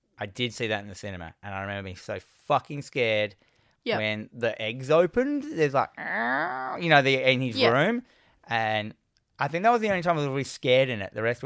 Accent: Australia; it was always that thing I was always confused in growing up in Australia.

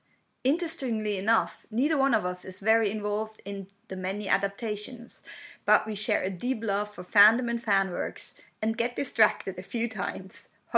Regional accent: Switzerland; first language Swiss German; English is a second language

